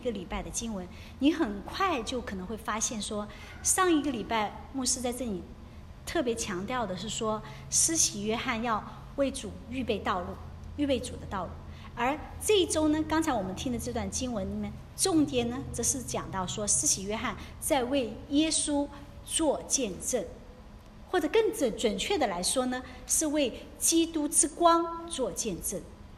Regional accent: China; 那我们中国人呢庆祝的就是什么冬至

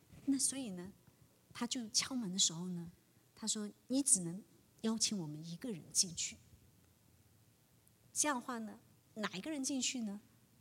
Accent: China; 所以呢，长寿也是我们中国人非常喜欢的

